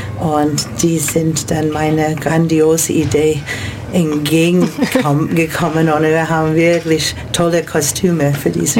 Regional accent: United States; German is a second language; now in Germany; Ich habe gedacht, warum nicht? Ich bin Amerikanerin

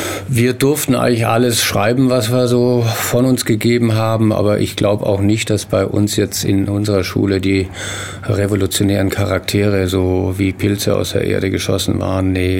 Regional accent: Wassertrüdingen, Bavaria, Germany; born there; Wassertrüdingen ist mein Geburtsort, der liegt noch im Fränkischen.

